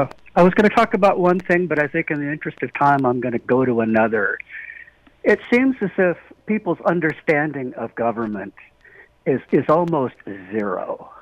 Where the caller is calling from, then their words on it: Olympia, Washington, United States; I'm from Olympia.